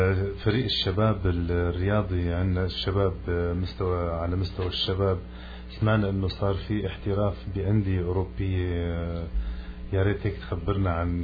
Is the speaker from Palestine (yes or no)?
no; Syria